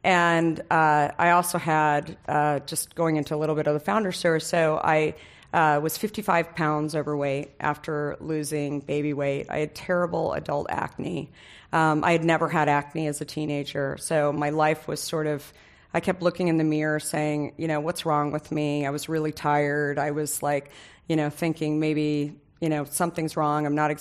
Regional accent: Arizona, United States; And I grew up in Arizona. I should have been drinking lots of water, but I just never did.

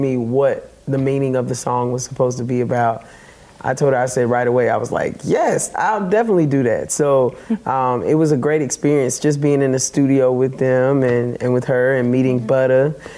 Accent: North Carolina, United States; I'm originally from North Carolina.

